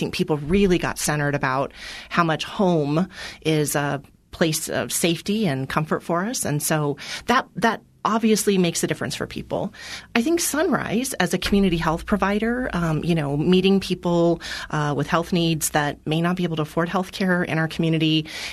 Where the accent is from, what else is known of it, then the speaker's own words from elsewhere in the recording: Colorado Springs, Colorado, United States; now in Greeley, United States; I grew up in Colorado Springs and came here to go to UNC. And like many people, ended up staying after I graduated.